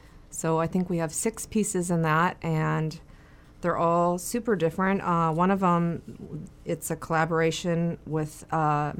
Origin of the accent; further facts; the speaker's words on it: Ohio, United States; I grew up in Ohio, and my parents had season tickets to the Ohio Ballet, so I would go and watch their performances all the time.